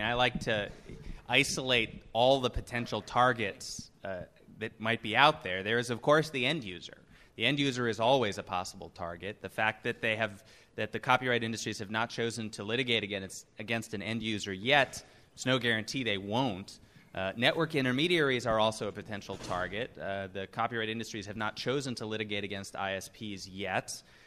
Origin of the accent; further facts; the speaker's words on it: United States; I'm just an American lawyer, right?